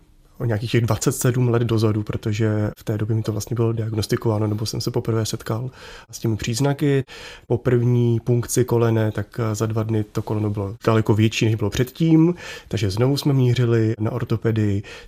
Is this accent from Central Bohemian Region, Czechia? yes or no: yes; Kolín, Central Bohemian Region, Czechia; jsem byl z Kolína, kde jsem vyrůstal